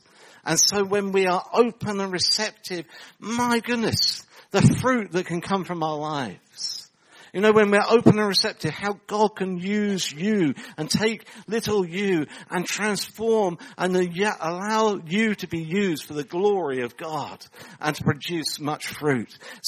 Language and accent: English; England, United Kingdom; as English people, we're not very good at talking to people